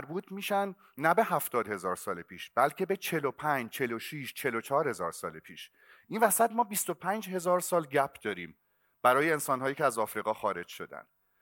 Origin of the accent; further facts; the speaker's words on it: Iran; من خودم یه ایرانی هستم و دوستش دارم،